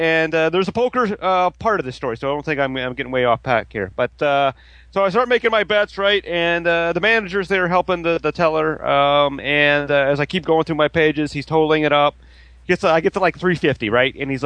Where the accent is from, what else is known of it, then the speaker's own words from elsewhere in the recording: United States; But, you know, I'm an American, so I'm very easily marketed.